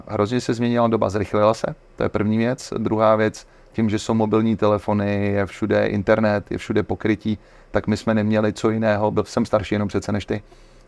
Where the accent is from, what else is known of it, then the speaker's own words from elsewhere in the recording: Prague, Czechia; A byla v Nebušicích a já jsem v té době žil v Řepích